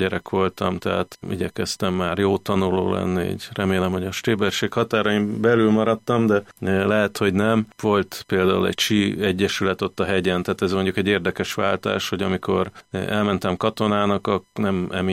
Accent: Pécs, Baranya, Hungary; also born or lived in Budapest; én most 48 éves vagyok. Pécset, hát itt Pesten születtem, de igazából Pécset éltem a gyerekkorom, meg ott nőttem föl egészen a katonaságon át az egyetem végéig.

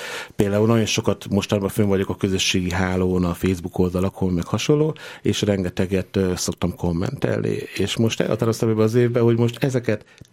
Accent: Hungary; mint sok ember, magyarok vagyunk, azért nagyon szeretünk enni

